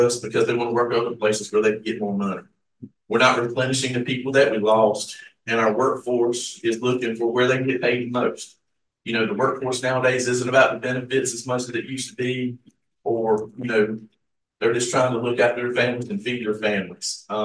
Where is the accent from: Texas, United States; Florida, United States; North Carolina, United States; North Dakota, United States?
Florida, United States; Orlando; Growing up in Orlando, things hasn't changed a bit.